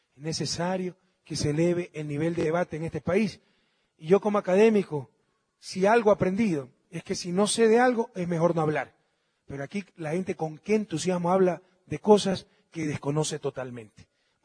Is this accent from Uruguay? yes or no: no; Manabí, Ecuador; Montubios de Manabí. Mis tías sí se creen con pedigrí, ¿no? Pero no les hagan caso, en verdad somos Montubios de Manabí.